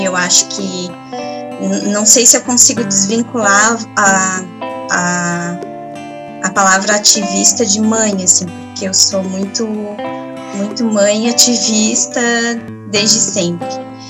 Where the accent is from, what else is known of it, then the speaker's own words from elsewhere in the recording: Palhoça, Santa Catarina, Brazil; eu sou aqui da Palhoça, da região de Grande Floripa